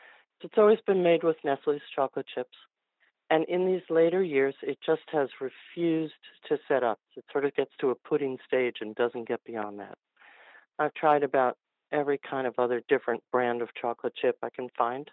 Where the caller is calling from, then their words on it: New Jersey, United States; From New Jersey.